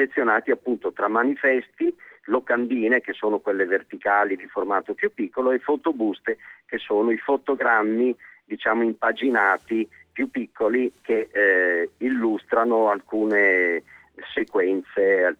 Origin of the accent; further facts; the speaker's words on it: Cividale del Friuli, Friuli-Venezia Giulia, Italy; now in Milan, Italy; anch'io sono di Cividale del Friuli, anche se vivo a Milano